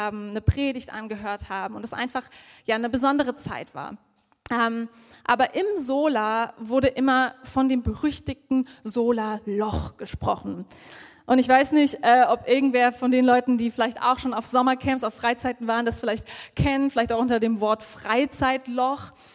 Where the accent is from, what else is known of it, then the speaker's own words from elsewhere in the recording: Cottbus, Brandenburg, Germany; in meiner Heimatstadt in Cottbus, falls irgendwer diese Stadt kennt, so eine kleine Stadt in Brandenburg